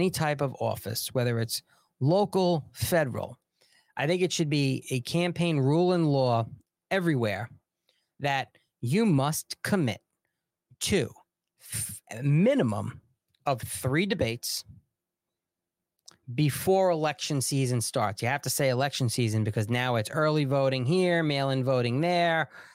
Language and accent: English; New York, United States; My home state, Lee Zeldin, who's running against the vile individual, Kathy Hochul